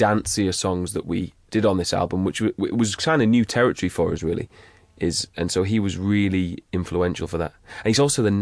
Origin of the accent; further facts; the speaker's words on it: Yorkshire and the Humber, United Kingdom; I grew up in Yorkshire in the middle of nowhere. Like, there was nothing around at all.